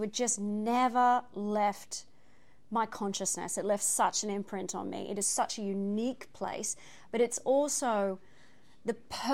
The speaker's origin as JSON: {"language": "English", "country": "Australia", "said": "Mine isn't in Australia, but, you know, we're all Australian women, the three of us."}